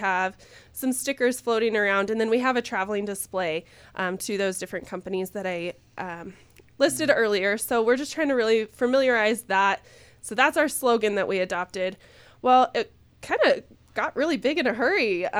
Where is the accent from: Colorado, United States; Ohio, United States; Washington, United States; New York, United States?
Colorado, United States; Denver; now in La Junta, United States; And then, of course, moving here to La Junta, I'm originally from Denver, moving here to La Junta